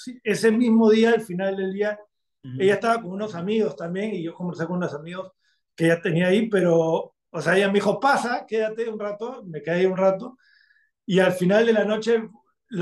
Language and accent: Spanish; Peru; also born or lived in Argentina; Aunque soy peruano